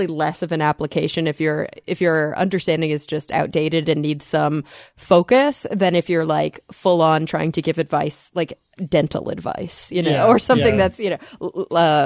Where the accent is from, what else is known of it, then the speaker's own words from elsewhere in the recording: Plano, Texas, United States; from Plano, Texas. Hi … That's my hometown.